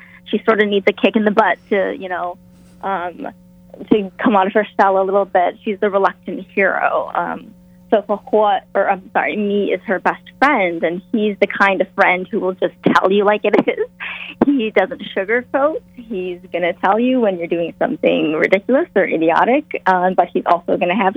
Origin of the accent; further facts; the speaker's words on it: Wisconsin, United States; because I'm from Wisconsin.